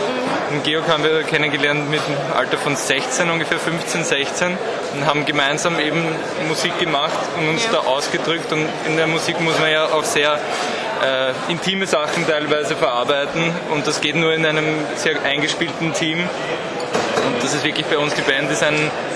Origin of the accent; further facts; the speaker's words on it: Austria; uns da auch als Ausländer, als Österreicher quasi auch akzeptieren.